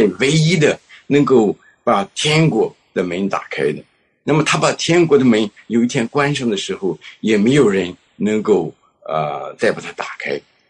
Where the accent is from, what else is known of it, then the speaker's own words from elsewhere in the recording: China; now in United States; 就像我们从中国来到美国，我们对美国有一点非常肤浅的认识